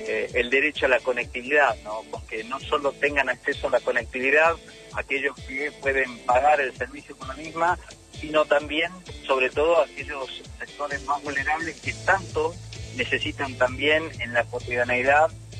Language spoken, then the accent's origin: Spanish; Argentina; nosotros como cualquier argentino, cualquier argentina, cualquier ciudadano